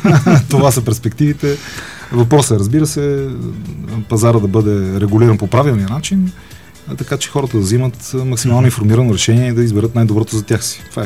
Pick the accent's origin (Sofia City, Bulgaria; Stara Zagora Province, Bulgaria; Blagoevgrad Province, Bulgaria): Sofia City, Bulgaria; born there; Роден съм до Герана.